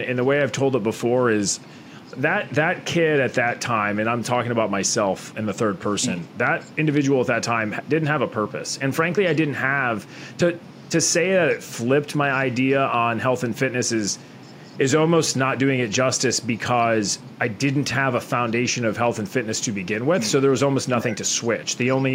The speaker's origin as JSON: {"language": "English", "town": "Tampa", "region": "Florida", "country": "United States", "tie": "born or raised there", "also_born_or_lived": "Grand Rapids", "said": "I grew up in Tampa, Florida. Okay. I was born in Grand Rapids, Michigan, if anybody knows where that is."}